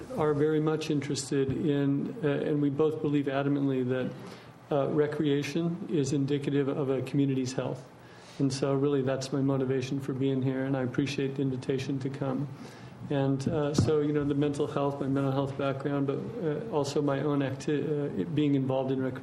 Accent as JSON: {"language": "English", "town": "San Luis Obispo", "region": "California", "country": "United States", "tie": "born or raised there", "said": "born and raised in San Luis Obispo. My wife and I have been here for 19 years"}